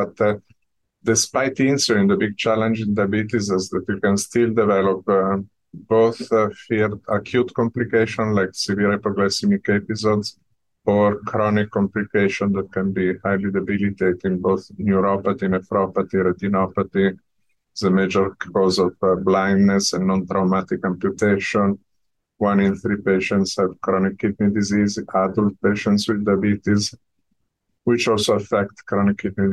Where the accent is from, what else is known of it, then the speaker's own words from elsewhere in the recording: Milan, Lombardy, Italy; also born or lived in New York; I was born by mistake in New York when my family has been in the music business. I went to Milan when I was 3 months old. I grew up in Milan.